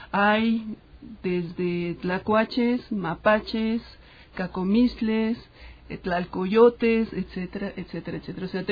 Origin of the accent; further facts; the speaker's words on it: Mexico; nosotros tenemos como mexicanos una enorme responsabilidad